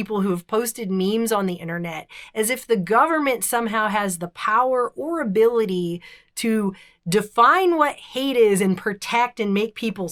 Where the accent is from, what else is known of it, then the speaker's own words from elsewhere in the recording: United States; I'm not from Germany. I'm American